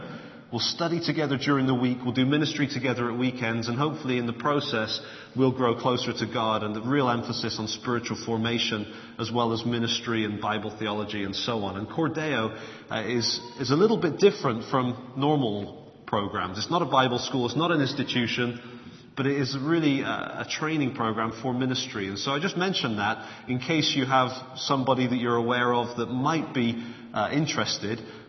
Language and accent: English; Bristol, South West England, United Kingdom; accent: Bristolian; also born or lived in United States; I grew up in Bristol, went to university in Bristol, and then spent a year on the OM ship and met an American, married an American, lived in America, studied in America, and came back sounding like it.